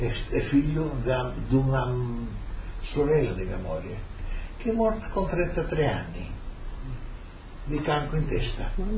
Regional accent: Trieste, Friuli-Venezia Giulia, Italy; moved away; also born or lived in Argentina; Io quando sono partito da Trieste avevo asma, in Argentina avevo asma, perché andavo con una bronchita, una polmonite dietro l'altra. Quando sono arrivato qua ha finito l'asma

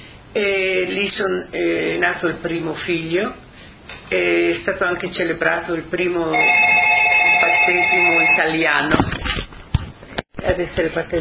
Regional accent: Tolmin, Slovenia; also born or lived in Montichiari, Italy; Sono nata a Montichiari, in provincia di Brescia. Sono cresciuta lì per 7 anni, poi mio padre ha deciso di ritornare a Tolmino

